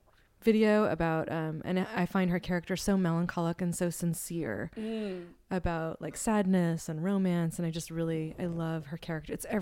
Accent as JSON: {"language": "English", "town": "Humboldt", "region": "California", "country": "United States", "tie": "born or raised there", "said": "Like, I grew up in Humboldt, so like pot is just like, it's the wallpaper."}